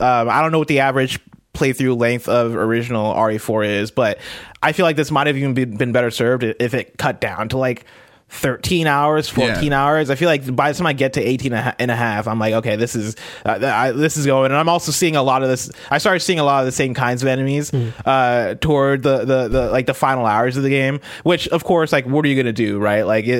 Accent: United States; Like, I'm not a gun person, even though I'm American.

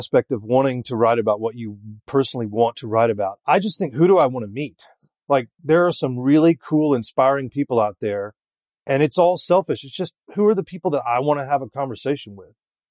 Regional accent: Louisiana, United States; Well, I'm doing a Sazerac piece because I'm from Louisiana, so I wanted to focus on that just purely because it's kind of a hometown cocktail.

